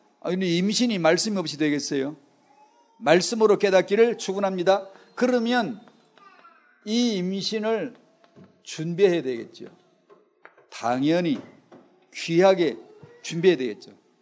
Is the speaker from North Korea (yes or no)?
no; South Korea; 난 한국 사람인데